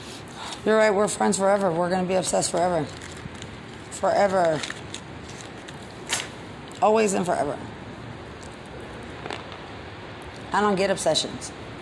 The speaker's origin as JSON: {"language": "English", "town": "Lubbock", "region": "Texas", "country": "United States", "said": "And I'm not from here. I'm from Lubbock. I grew up with all black people."}